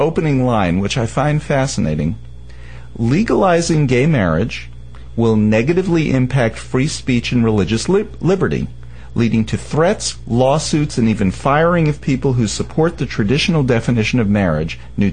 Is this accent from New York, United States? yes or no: yes; New York, United States; I had never seen that kind of thing before because I grew up in New York.